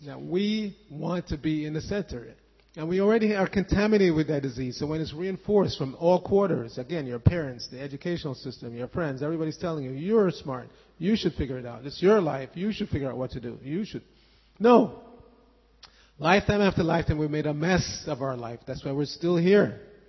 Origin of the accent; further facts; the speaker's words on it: New York City, New York, United States; I grew up in New York City and we there were so many esoteric bookstores